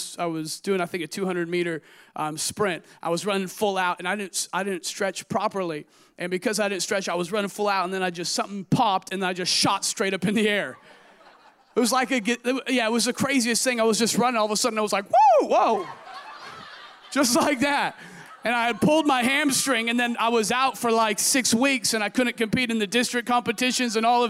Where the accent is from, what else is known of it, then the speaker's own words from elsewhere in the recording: Oregon, United States; it wasn't San Diego, it was Oregon, okay? I had 10,000 people in my hometown.